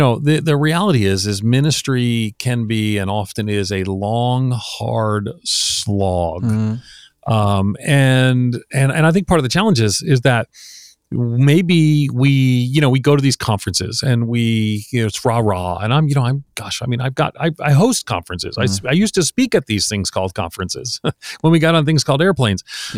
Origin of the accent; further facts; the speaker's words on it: New York, United States; I'm from New York.